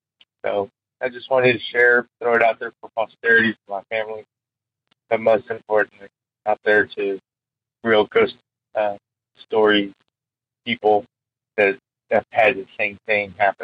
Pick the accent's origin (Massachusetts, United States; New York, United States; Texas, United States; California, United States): Texas, United States; Dallas; I'm from Dallas, Texas. I don't mind saying it.